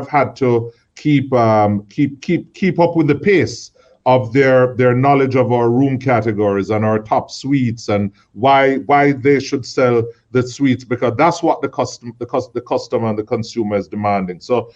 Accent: Jamaica; That being Jamaican and you know, not having gone down to Negril in probably about a month, you know, I went back down there last week

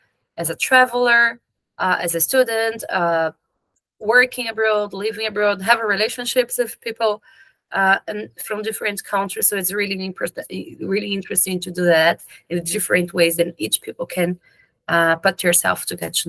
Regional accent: Brazil; English is a second language; I'm a psychologist from Brazil.

